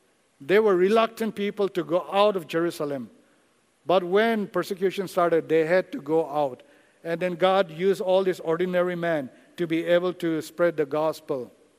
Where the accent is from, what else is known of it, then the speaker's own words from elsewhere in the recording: Nagaland, India; now in Okinawa, Japan; I am from Nagaland, as I said. The church where I grew up, when I grew up, it was about 2,000 members.